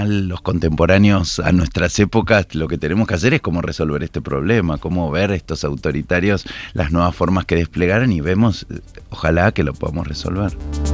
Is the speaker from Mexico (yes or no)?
no; Río de la Plata, Argentina; a quienes nacimos y crecimos en el Río de la Plata.